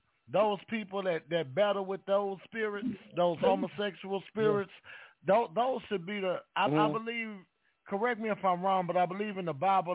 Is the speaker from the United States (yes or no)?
yes; Houston, Texas, United States; now in Arlington, United States; I live in Arlington, but I'm from Houston.